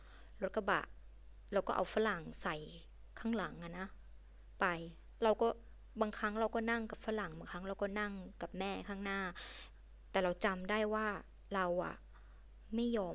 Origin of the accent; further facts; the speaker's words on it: Northern Thailand, Thailand; เราเป็นคนเหนือไงคนเหนือแบบขาวอะเป็นคนผิวขาวอะ